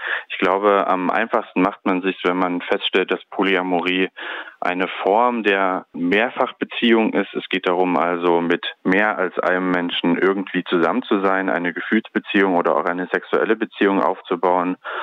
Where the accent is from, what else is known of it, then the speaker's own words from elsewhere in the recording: Leipzig, Saxony, Germany; aus der Stadt, wo ich herkomme, in Leipzig